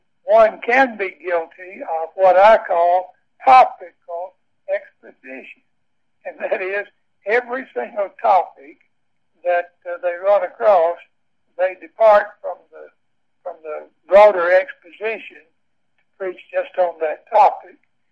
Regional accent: the South, United States; advantages to having been reared in the South, where we don't speak as quickly as you Pennsylvania folks.

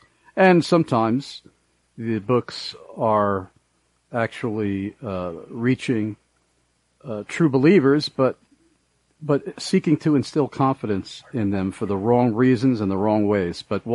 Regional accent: New York, United States; when he found out that I was from New York, where I originally lived for the majority of my life

